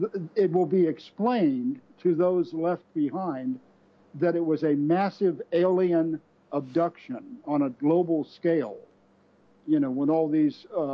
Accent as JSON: {"language": "English", "town": "Alexandria", "region": "Virginia", "country": "United States", "tie": "born or raised there", "said": "And then a couple of years later, when I was growing up in Alexandria, Virginia, we had three main taxicab companies"}